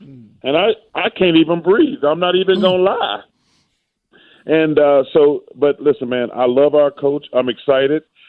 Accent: Alabama, United States; growing up in Alabama and when I went down for my visit

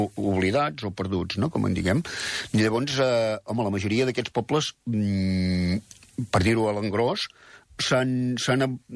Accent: Catalonia, Spain; jo, per exemple, que sóc de l'Empordà, de la Baix Empordà

